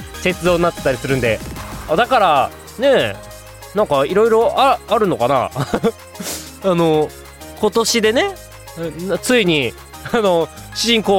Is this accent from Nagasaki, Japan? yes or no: no; Hokkaido, Japan; 我が地元北海道にね